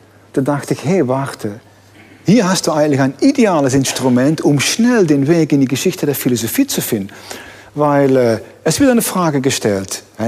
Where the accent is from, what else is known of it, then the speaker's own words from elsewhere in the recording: Netherlands; ich bin ja ein Niederländer